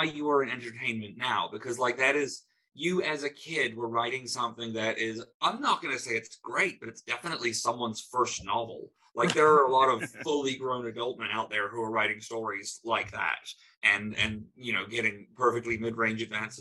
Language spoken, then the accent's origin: English; New Zealand; I'm from New Zealand, so you start kindergarten when you're four.